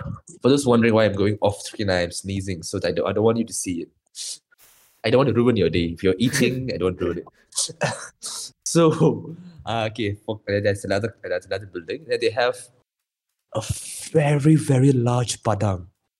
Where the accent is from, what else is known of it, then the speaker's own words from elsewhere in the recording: Johor, Malaysia; Not that Johorians are not kind. I'm Johorian, right? So when I went there, when I told them that I was from Johor